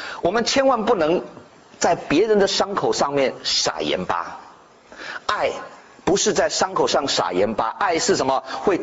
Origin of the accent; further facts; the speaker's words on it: Taiwan; 我是从台湾来的，在小孩子在国内啊，在台湾的时候